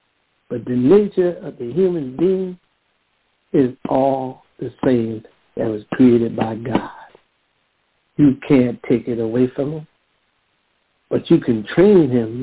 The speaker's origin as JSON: {"language": "English", "country": "United States", "said": "Wow, brothers and sisters, I need an African from Africa to come to teach me. I'm American."}